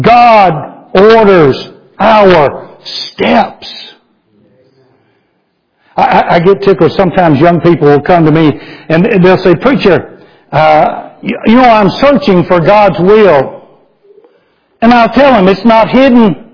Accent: Garland, Texas, United States; E.C. was youth pastor at Middle Road Baptist in Garland, my hometown.

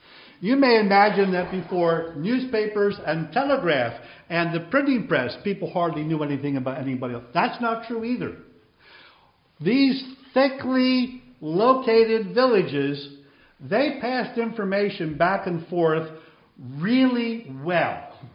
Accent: Philadelphia, Pennsylvania, United States; I'm from South Philadelphia that bled out into Delaware County.

